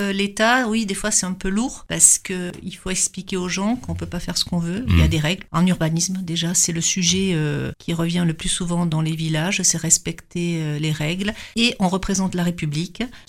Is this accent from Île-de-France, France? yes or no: no; Occitanie, France; je viens de l'Aveyron et dans mes petits villages, clairement, c'était le quotidien.